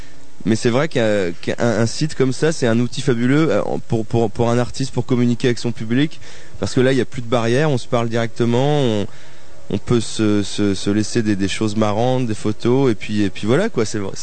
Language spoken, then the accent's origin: French; Châteauroux, Centre-Val de Loire, France; born there; Je suis né à Châteauroux, en plus.